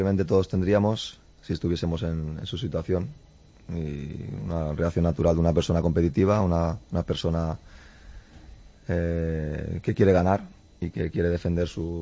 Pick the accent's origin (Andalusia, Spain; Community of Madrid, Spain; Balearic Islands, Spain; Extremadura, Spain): Balearic Islands, Spain; Yo soy español, me considero español, soy también mallorquín, y pronto celebraré mi título en mi isla donde nací.